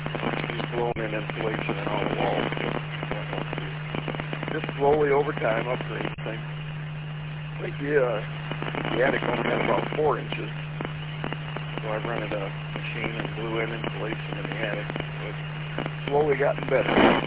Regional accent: United States; Oh yeah, I grew up on Runyon Lake just south of Benton.

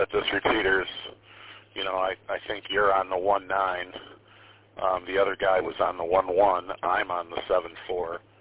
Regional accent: Detroit, Michigan, United States; I grew up in Detroit proper. Warrendale, West Side, kind of, and I inherited my parents' house when they both passed away.

